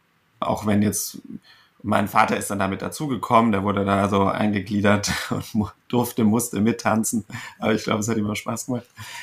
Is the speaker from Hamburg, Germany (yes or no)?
no; Stuttgart, Baden-Württemberg, Germany; komme ich ja aus Stuttgart eben.